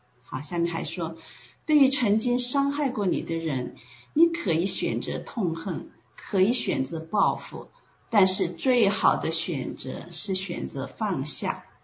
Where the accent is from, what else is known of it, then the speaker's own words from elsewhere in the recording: China; 我们从小尤其是我们在中国的长大了长大的话